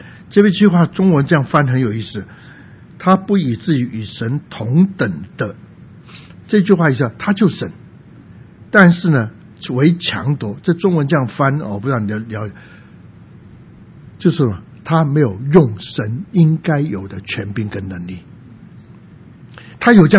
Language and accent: Chinese; Guangdong, China; 是山东人，我是广东人，所以他讲句每句话都听得懂了